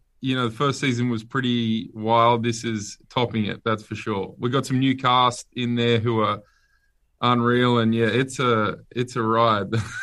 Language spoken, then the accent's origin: English; New South Wales, Australia; Because I'm from another state. I'm from New South Wales.